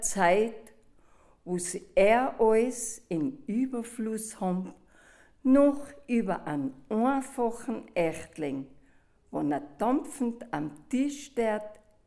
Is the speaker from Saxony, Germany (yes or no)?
no; Bavaria, Germany; bin eine Bayerin und komme aus Sertal.